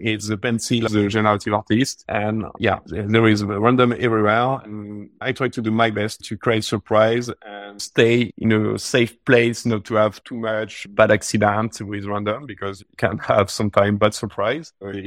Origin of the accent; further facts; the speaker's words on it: France; accent: French; English is a second language; Hope you could understand what I said with my strong French accent.